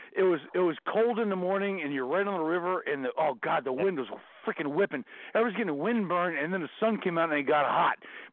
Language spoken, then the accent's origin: English; New Jersey, United States; People didn't know what to make of us because we're weird. We're from Jersey.